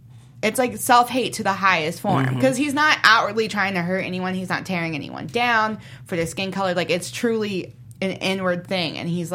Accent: Jamaica; I'm Jamaican, and in Jamaica, colorism is a huge issue.

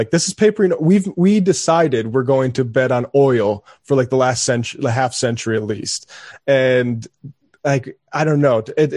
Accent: North Dakota, United States; I mean, I'm from North Dakota.

